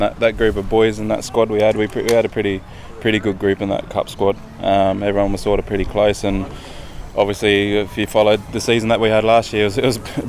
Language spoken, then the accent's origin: English; Mackay, Queensland, Australia; I grew up in Mackay, North Queensland.